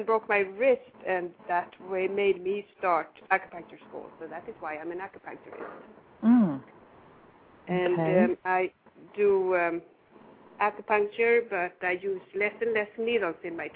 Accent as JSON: {"language": "English", "country": "Sweden", "also_born_or_lived": "South America", "moved": "as an adult", "lives_now": "United States", "said": "I am originally from Sweden. I have been here for 17 years. I lived in South America for 17 years, so I'm also fluent in Spanish."}